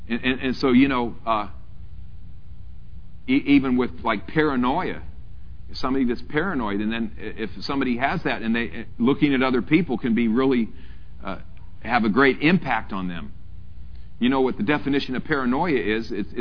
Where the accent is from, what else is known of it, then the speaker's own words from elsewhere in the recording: United States; But you know, in one way, I'm American and I love America.